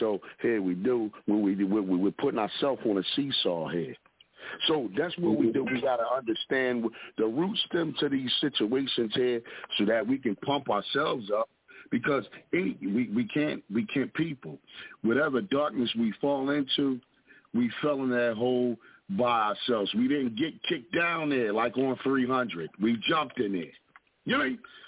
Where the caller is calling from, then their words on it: Philadelphia, Pennsylvania, United States; representing from the Broad Street Bully side of Philadelphia, where we slap box on your cousins at the cookout for wearing too small clothes out here.